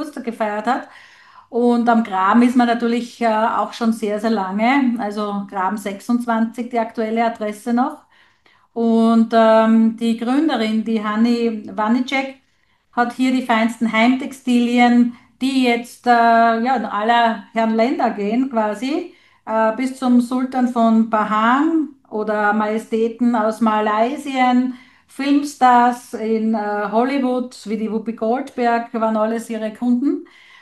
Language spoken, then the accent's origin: German; Graz, Styria, Austria; eine Meldung gibt es jetzt noch aus meiner Heimat faktisch, Graz oder quasi Graz-Umgebung.